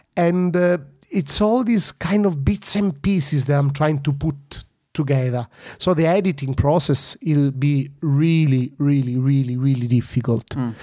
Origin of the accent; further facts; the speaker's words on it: Sicily, Italy; also born or lived in London; I was born here, I come from Sicily, but I'm not only a Sicilian, I'm a citizen of the world